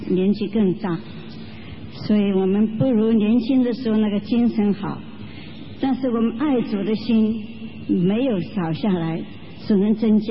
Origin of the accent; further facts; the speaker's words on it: Shanghai, China; also born or lived in United States; 原来嘛，我们两个就是出生在上海，所以这是我们出生的地方。还有我们从小学同班毕业，中学同班毕业，也是在上海